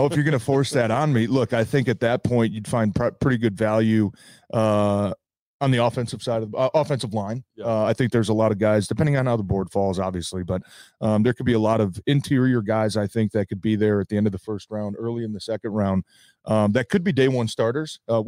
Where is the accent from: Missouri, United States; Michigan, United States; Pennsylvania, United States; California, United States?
Michigan, United States; Detroit; a lot of us, you know, older guys now growing up in Detroit always came with a bad rap